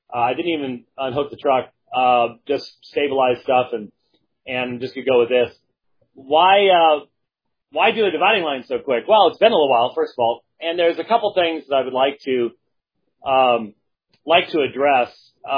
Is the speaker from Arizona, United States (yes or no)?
yes; Phoenix, Arizona, United States; They said, where are you from? I said, Phoenix, Arizona. The heat will kill you down there.